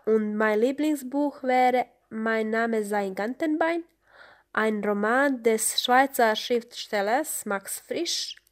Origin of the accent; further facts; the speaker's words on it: Montenegro; German is a second language; ich komme aus Montenegro. Es ist ein Land im Süden von Europa.